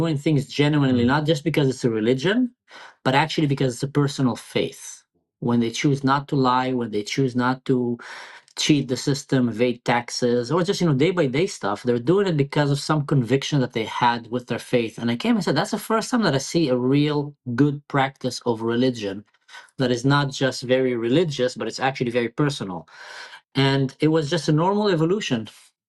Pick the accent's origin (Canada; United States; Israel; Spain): Israel; So just like you said, I'm a Druze, born and raised in Israel. My family is very Israeli, very Zionist, very patriotic.